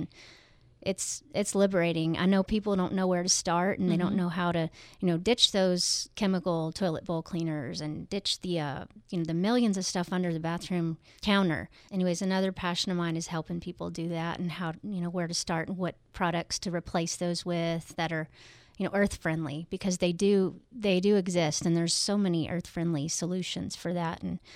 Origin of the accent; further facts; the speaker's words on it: Texas, United States; So he's from Europe. I'm from South in America, Texas.